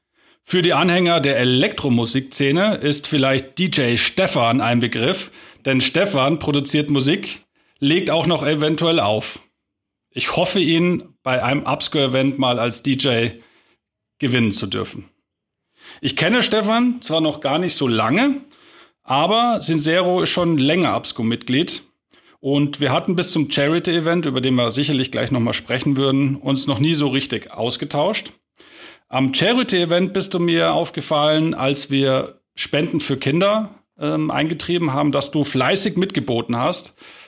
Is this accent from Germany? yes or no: yes; Bavaria, Germany